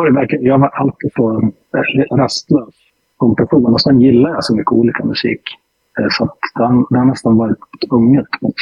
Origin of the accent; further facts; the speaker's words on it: Mora, Dalarna County, Sweden; also born or lived in Lindesberg; Ja, från början Lindesberg, men sen när jag skulle börja vd-klapp så flyttade jag till Mora.